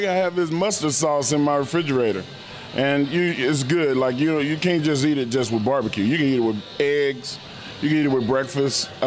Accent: Texas, United States; Growing up in Texas, it's pretty common.

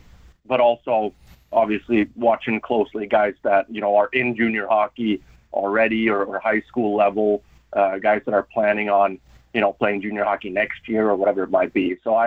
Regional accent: Stockholm, Stockholm County, Sweden; now in United States; So originally born and raised in Stockholm, Sweden, grew up over in Sweden. They came over to the U.S. 2015, so about 10 or so years ago.

